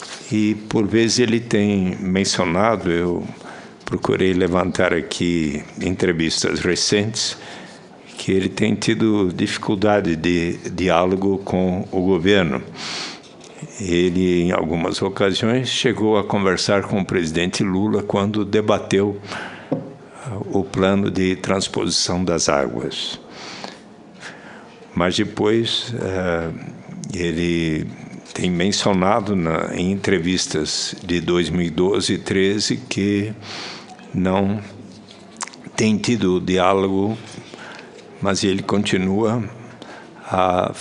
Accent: Brazil

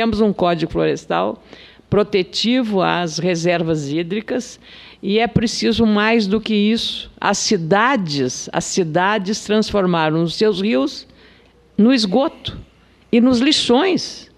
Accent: Bahia, Brazil; como baiano, e ali é tão próximo

